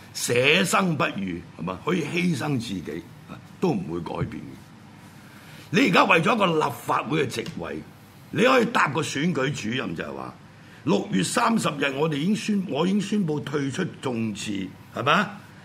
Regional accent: China; 即係用我哋中國人嘅説話，就係八個字

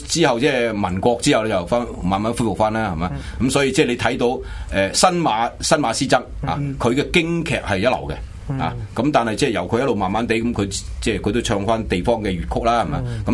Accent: Shanghai, China; Cantonese is a second language; 上海话咧就都即系我系上海人啦

